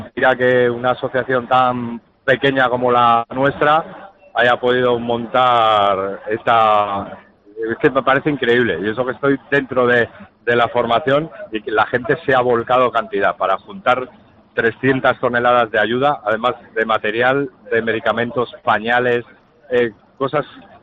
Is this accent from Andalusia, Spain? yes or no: no; La Rioja, Spain; por ejemplo yo soy riojano y desde La Rioja también ha llegado su granito de arena